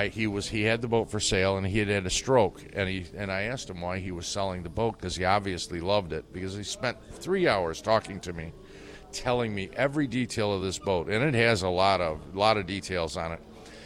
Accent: Algonac, Michigan, United States; Algonac. I grew up in Algonac, and I had varnish in my veins from a very young age.

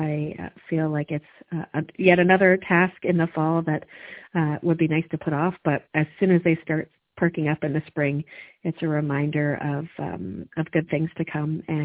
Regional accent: Alberta, Canada; my mom in our garden up north when I grew up in Canuso

